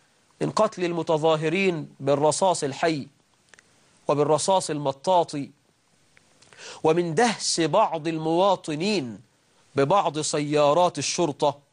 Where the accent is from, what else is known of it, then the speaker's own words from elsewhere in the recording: Egypt; والله أسأل أن يجعل بلدنا مصر آمنة مطمئنة